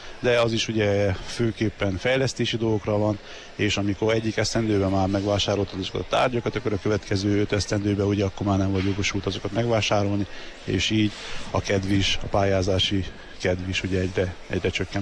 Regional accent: Székely Land, Romania; a magyarországi piac is ezáltal részesülhet azokból a termékekből, amelyeket nálunk otthon Székelyföldön állítanak elő

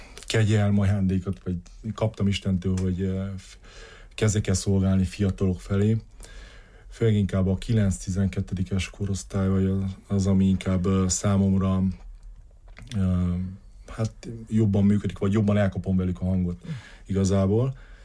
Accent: Marghita, Bihor, Romania; Már Margitán is, ahonnan származom, egy gyülekezetnek voltam a presbitere, ifjúsági vezetője és diakonusa is egyben

